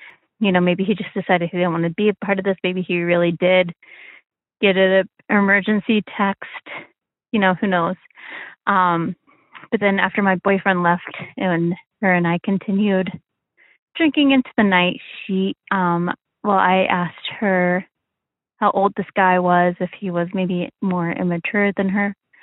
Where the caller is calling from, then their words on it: Midwest, United States; I'm calling from the Midwest. I'm in my late 20s.